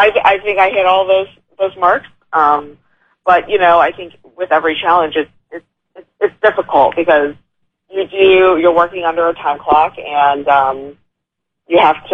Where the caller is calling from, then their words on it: New Orleans, Louisiana, United States; In New Orleans right now.